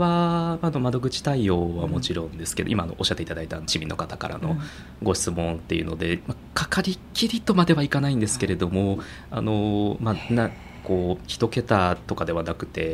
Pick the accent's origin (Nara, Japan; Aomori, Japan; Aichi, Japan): Aichi, Japan; Nagoya; 私がちょっと名古屋生まれ名古屋育ちなところもあって、